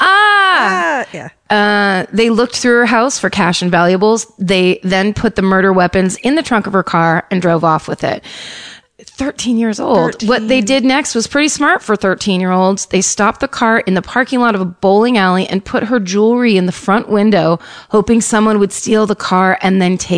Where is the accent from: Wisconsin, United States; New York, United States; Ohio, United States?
Wisconsin, United States; Milwaukee; I hail from Milwaukee, Wisconsin, where we just were.